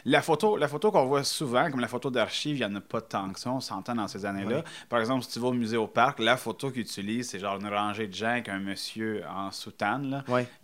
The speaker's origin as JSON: {"language": "French", "town": "Rockland", "region": "Ontario", "country": "Canada", "tie": "born or raised there", "moved": "as an adult", "lives_now": "Ottawa, Canada", "said": "Je suis né à Rocklin, j'ai passé la majorité de ma vie, je te dirais, jusqu'à l'avant-dernière année de mon bac. Jusqu'à 22-23 ans, j'ai resté à Rocklin, puis je déménageais à Ottawa pour finir mon bac, puis après, ben j'ai déménagé ailleurs, mais j'ai quand même grandi à Rocklin."}